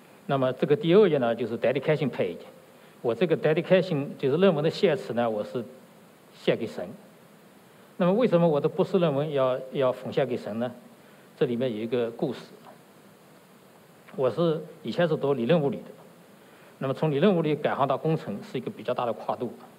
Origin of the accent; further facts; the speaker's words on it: China; 我们从大陆来的无神论背景的唯物论背景的